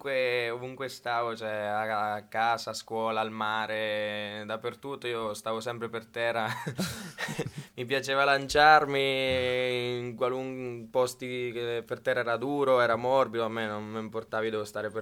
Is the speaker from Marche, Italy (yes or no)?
yes; Castel Raimondo, Marche, Italy; Sì, sono marchigiano, sono di Castel Raimondo, della provincia di Macerata, vicino a Camerino